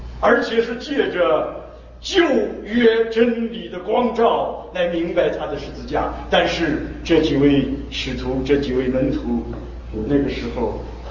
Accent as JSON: {"language": "Chinese", "country": "China", "said": "我们中国人做事情总是要把事情做得合乎中庸之道"}